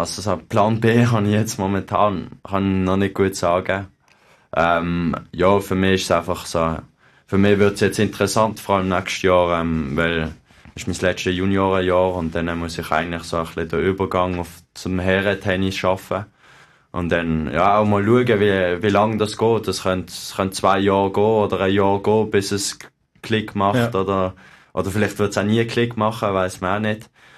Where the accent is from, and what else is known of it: Switzerland